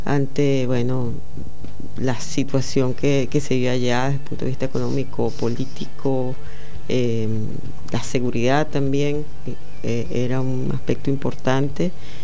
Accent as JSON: {"language": "Spanish", "town": "Chacao", "region": "Miranda", "country": "Venezuela", "said": "Sí, yo soy de Chacao, justamente."}